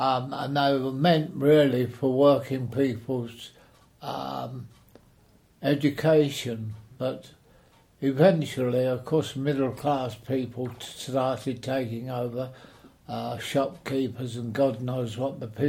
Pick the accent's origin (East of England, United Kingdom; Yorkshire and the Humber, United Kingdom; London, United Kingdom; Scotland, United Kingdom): London, United Kingdom; Deptford; born there; I was born in Deptford in Edward Street. It was known as Loving Edward's Lane in the old days